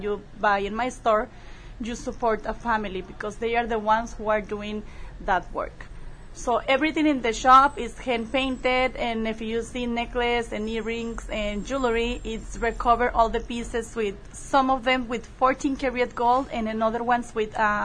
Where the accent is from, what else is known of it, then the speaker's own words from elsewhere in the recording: Puerto Vallarta, Jalisco, Mexico; I'm Mexican. I know that my name sounds a little bit weird, but that's my mom's name. And I am from Puerto Vallarta, and I live...